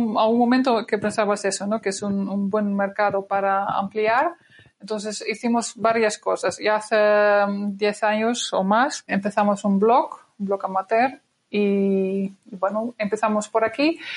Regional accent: Netherlands; Spanish is a second language; now in Spain; Como yo soy holandés es muy más fácil.

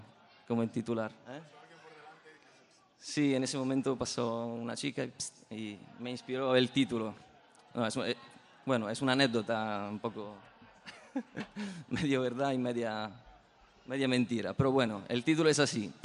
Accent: Italy; Spanish is a second language; Porque en Italia todavía hay la costumbre, en mi país, de cuando pasa una chica

